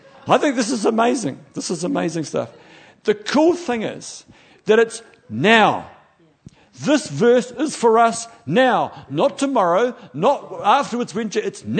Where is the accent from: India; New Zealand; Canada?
New Zealand; now in Slough, United Kingdom; I come from New Zealand, where a city is when you get to a certain size